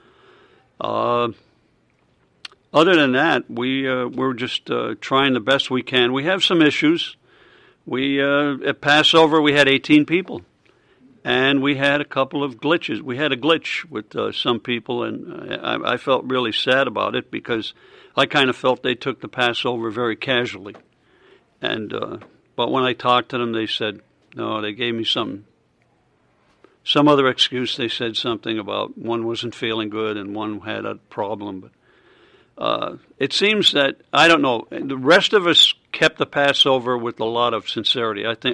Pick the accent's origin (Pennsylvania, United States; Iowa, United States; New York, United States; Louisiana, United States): Pennsylvania, United States; from Northeast Pennsylvania.